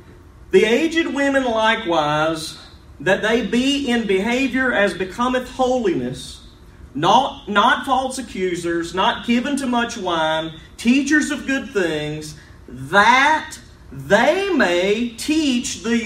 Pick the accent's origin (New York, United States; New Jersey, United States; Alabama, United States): Alabama, United States; I am from Alabama. I struggle to speak English.